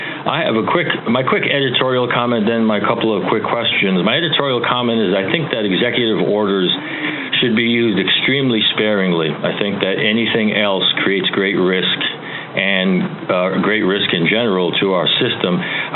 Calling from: Connecticut, United States; Hi, I'm calling from Connecticut, and terrific panel.

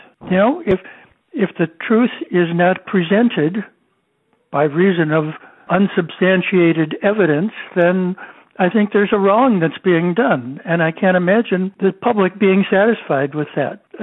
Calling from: Fulton, Maryland, United States; from Fulton, Maryland.

